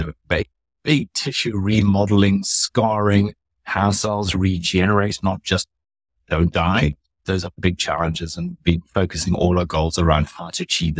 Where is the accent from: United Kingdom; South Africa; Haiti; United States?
South Africa; I'm South African, I come from farming stock.